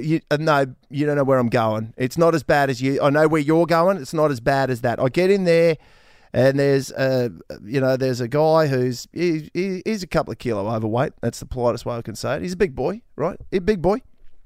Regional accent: Australia; As our Australian cricket captain, he put out something on social media where he was cutting onions with swimming goggles on.

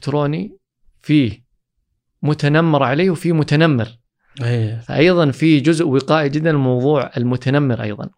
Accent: Saudi Arabia; الحمد لله خدمات الرعاية الصحية النفسية عندنا في المملكة العربية السعودية أصبحت أفضل بكثير من السابق

